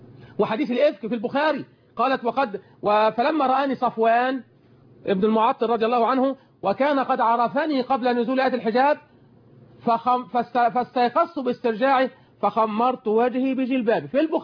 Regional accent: Egypt; في مصر هنا في بلدنا مصر

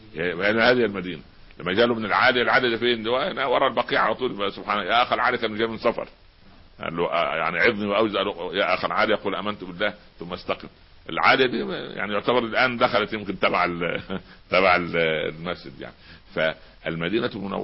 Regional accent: Tala, Minya Governorate, Egypt; اشعر انني اعيش في قريه تله في المنيا، كان ما خرجت من قريتي.

